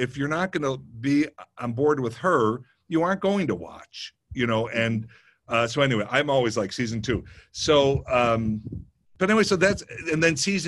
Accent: Chicago, Illinois, United States; We have a bunch of laughs because I'm from Chicago, so I knew Carell, and we were, you know, BSing about some Chicago.

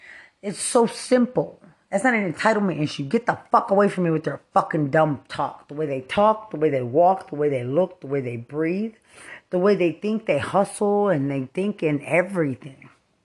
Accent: Lubbock, Texas, United States; I'm from Lubbock, Texas.

